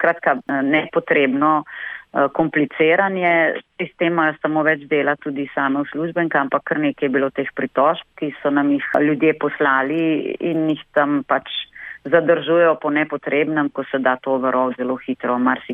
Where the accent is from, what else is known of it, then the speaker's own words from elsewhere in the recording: Ig, Central Slovenia, Slovenia; jaz prihajam z Iga, okolica Ljubljane je bila